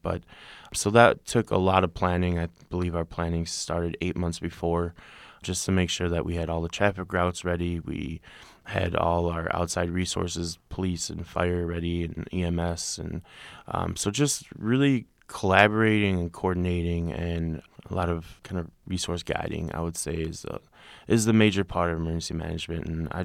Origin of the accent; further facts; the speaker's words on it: Georgia, United States; And I came here from South Georgia.